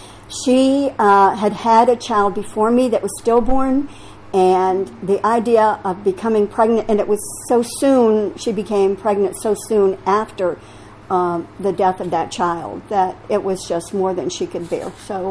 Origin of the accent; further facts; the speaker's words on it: Orlando, Florida, United States; born there; I was born in July 1945 in Orlando, Florida. My dad was in the military.